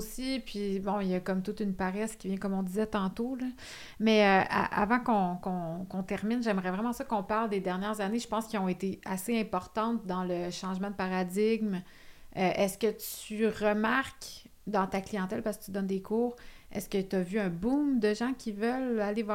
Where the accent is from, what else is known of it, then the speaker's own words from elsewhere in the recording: Nicolet, Quebec, Canada; je viens de Nicolette, puis mes parents sont encore là, fait que là-bas, il y a énormément d'agriculteurs.